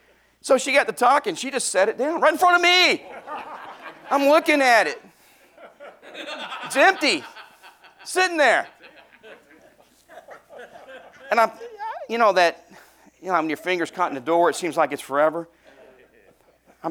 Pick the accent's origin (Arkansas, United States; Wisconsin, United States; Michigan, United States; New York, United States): Arkansas, United States; Now, I was raised in Arkansas before that.